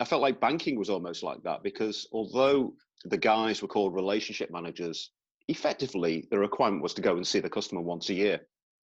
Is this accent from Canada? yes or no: no; Liverpool, North West England, United Kingdom; moved away as an adult; now in Yorkshire, United Kingdom; I was born in Merseyside in Liverpool, and I lived over there for the first 23 years of my life. And then in 1984, I was an adopted Yorkshireman. I moved across the Pennines, my passport was stamped, and I've been in Yorkshire ever since 1984.